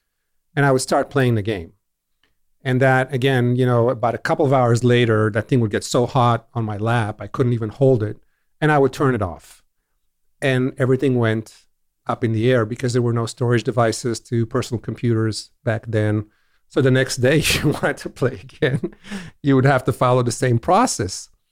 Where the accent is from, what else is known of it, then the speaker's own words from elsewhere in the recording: Israel; So for me, growing up in Israel in the 70s, I think I'm aging myself just by saying